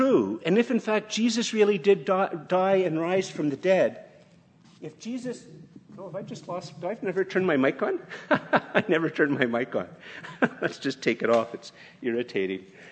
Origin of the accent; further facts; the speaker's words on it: Canada; I'm very Canadian, eh? Yeah, I'm very Canadian.